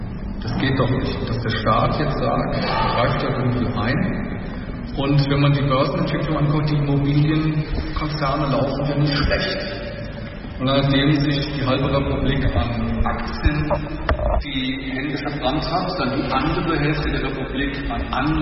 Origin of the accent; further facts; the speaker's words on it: Frankfurt, Hesse, Germany; Ein Beispiel aus unserer Heimatstadt, meiner Heimatstadt: Wir haben uns in Frankfurt jahrelang auseinandergesetzt